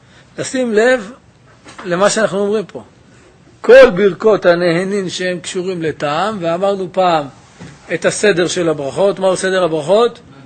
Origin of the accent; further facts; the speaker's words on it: Jerusalem, Jerusalem District, Israel; כמו שבקיץ פעמיים, אנחנו ירושלמים.